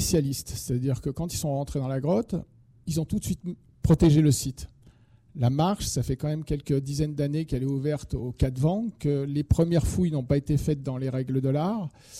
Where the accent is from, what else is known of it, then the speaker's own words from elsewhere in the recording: Caux, Nouvelle-Aquitaine, France; now in Paris, France; Je vis à Paris, je suis photographe, mais je suis originaire de Caux, un petit village qui est à 10 km de Lussac.